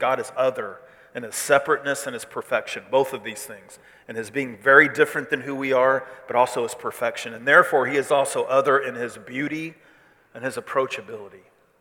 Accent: Missouri, United States; I'm from Missouri. I don't know that I've ever experienced an earthquake.

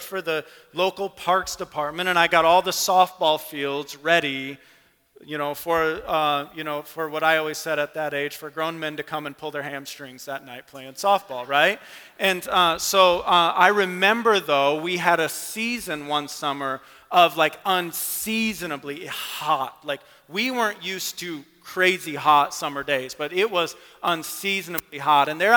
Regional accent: Grand Rapids, Michigan, United States; I grew up in West Michigan, the Grand Rapids, Michigan area.

